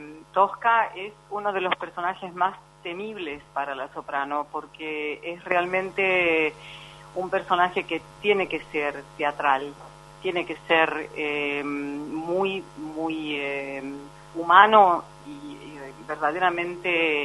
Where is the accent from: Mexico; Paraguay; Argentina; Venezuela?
Argentina; yo soy argentina, por supuesto